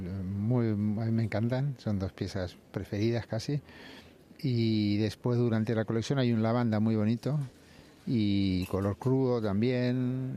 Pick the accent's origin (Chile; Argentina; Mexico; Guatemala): Argentina; Buenos Aires; now in Madrid, Spain; Yo soy más madrileño que porteño.